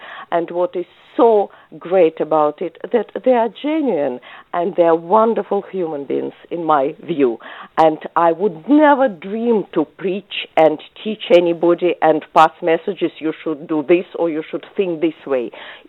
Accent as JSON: {"language": "English", "country": "Russia", "moved": "yes", "lives_now": "United Kingdom", "said": "I've lived here for nearly 30 years, and that is my home, and that is my identity. And I bring some Russian flavor for sure, and I love my culture as well."}